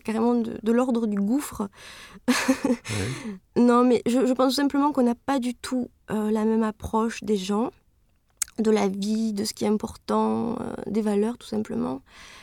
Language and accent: French; France; now in Sweden; C'est-à-dire que moi, quand je viens en Suède. Les gens s'intéressent à moi, et d'où tu viens, qu'est-ce que tu fais, c'est rigolo d'avoir une Française ici, qu'est-ce que tu penses des Suédois, etc., etc.